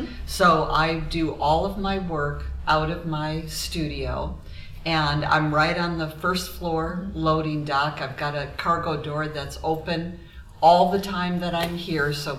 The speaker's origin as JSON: {"language": "English", "region": "Michigan", "country": "United States", "said": "Well, originally, we're both from Michigan."}